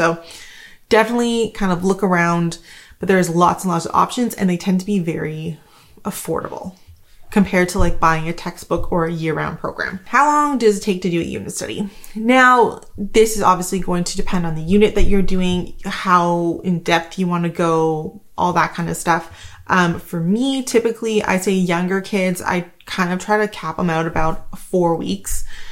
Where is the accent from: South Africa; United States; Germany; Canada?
Canada; I'm Canadian though, and that shipping is insane.